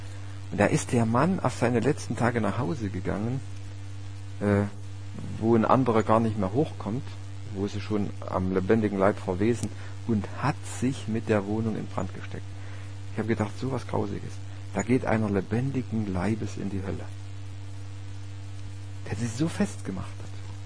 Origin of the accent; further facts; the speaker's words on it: Grottendorf, Saxony, Germany; ich bin ja in Grottendorf aufgewachsen, das ist ein Dorf, was in so einem Erzgebirge, also im Tschubautal liegt, auf 6 Kilometer Längenausdehnung, und die größte Breite sind vielleicht ein halber Kilometer.